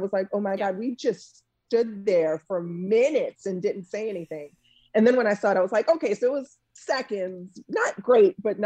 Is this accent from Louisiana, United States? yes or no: yes; New Orleans, Louisiana, United States; little girls, including in my hometown in New Orleans, who are watching this and might see themselves in me